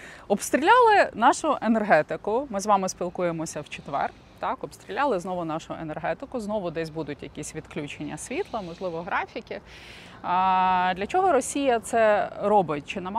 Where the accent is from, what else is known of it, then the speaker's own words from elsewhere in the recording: Lviv, Lviv Oblast, Ukraine; Ну, ні, не вгадаю, ну, я ж львів'янка.